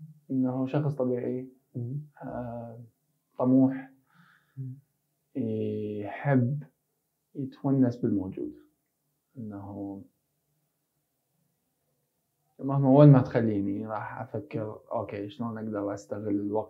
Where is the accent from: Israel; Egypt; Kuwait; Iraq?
Iraq; moved away as an adult; now in London, United Kingdom; قبل كنت اقول 2017 هي اصعب سنة عندي. هي السنة اللي تزوجت بيها، اللي طلعت من العراق بيها،